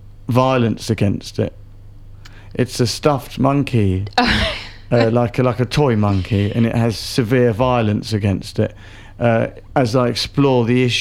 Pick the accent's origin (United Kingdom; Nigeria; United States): United Kingdom; I like being in warm places because I come from Britain, it's cold.